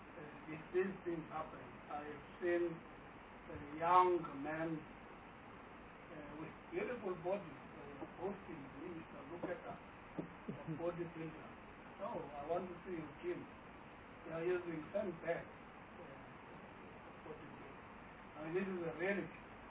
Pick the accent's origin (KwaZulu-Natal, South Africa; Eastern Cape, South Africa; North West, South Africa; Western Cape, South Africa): Eastern Cape, South Africa; You see, because I come from the Eastern Cape